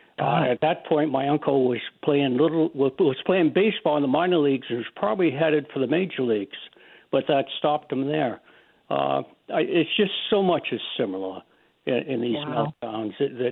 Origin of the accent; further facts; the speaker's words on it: Groveton, New Hampshire, United States; And I grew up in Grofton during the period, and right now the mill is gone now.